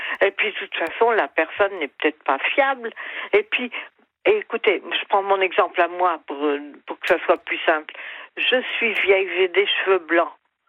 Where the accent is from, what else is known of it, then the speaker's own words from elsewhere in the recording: Paris, Île-de-France, France; je suis de Paris et j'ai 72 ans.